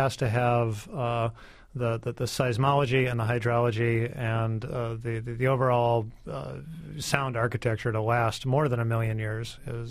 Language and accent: English; Tucson, Arizona, United States; I grew up in Tucson, Arizona, just down the road. My high school was just down the road from a warhead, a Titan II missile pointed somewhere in Russia.